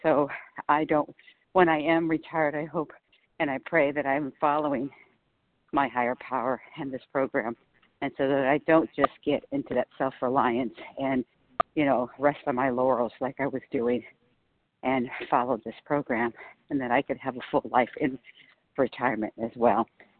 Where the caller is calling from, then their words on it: California, United States; I'm from Southern California